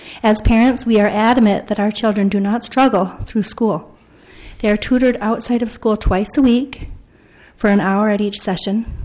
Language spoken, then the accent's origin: English; Minnesota, United States; But as a Minnesotan family that pays our taxes, we've already covered their public education costs.